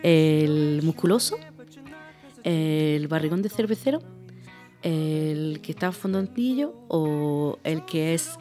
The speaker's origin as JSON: {"language": "Spanish", "town": "Motril", "region": "Andalusia", "country": "Spain", "tie": "born or raised there", "said": "En Motril."}